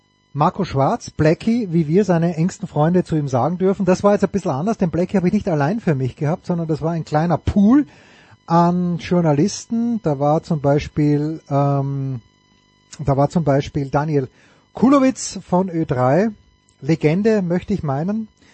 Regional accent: Styria, Austria; ich bin Steirer

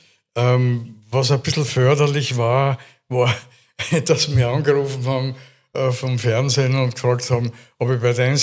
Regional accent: Styria, Austria; accent: East Styrian; Ich bin aufgewachsen am Land, da habe ich natürlich auch perfekt Oststeirisch gesprochen.

